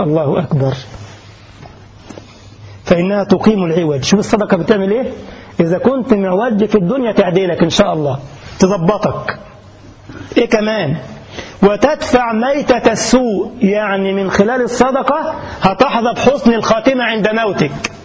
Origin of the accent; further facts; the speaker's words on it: Egypt; ما في مثل عندنا في مصر يقول لك إيه؟